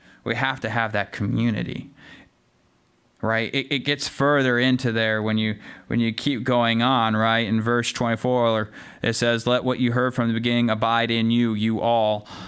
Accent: Michigan, United States; also born or lived in Southern US; I'm technically a Southerner by birth. I don't sound like it because I grew up in Michigan.

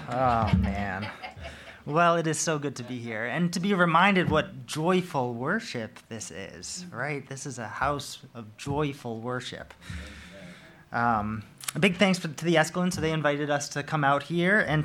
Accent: United States; accent: American; You can't tell from my American twang, but I'm from a British family that is especially British

